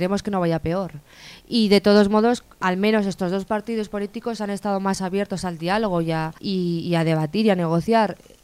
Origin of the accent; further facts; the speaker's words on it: Basque Country, Spain; Hombre, yo soy vasca.